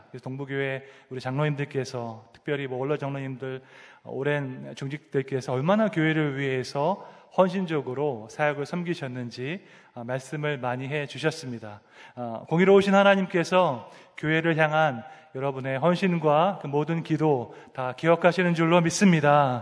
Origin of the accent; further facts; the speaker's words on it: Seoul, South Korea; 저는 서울에서 태어나서 자랐습니다. 저희 아버지께서 부산 출신이시고 대학교 때 서울로 오셔서 어머니를 만나셨습니다. 그러니까 아버지께서 부산 분이니까 저도 절반은 경상도에 피가 흐르고 있습니다.